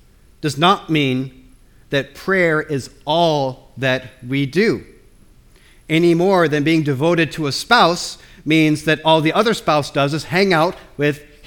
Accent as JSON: {"language": "English", "country": "United States"}